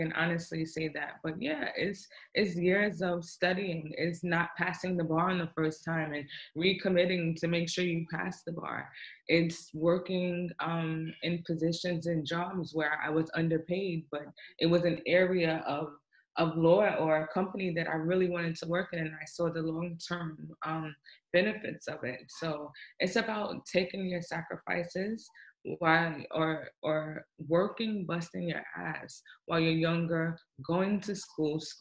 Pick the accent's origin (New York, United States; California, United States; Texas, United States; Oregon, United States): New York, United States; Queens; also born or lived in Kingston, Jamaica; now in Lamu, Kenya; I am originally from Queens, New York. I was born in Queens, New York. I am of Jamaican descent, and okay. I call my home, I live in Kingston, Jamaica. But right now I'm living in Lamu, Kenya as well.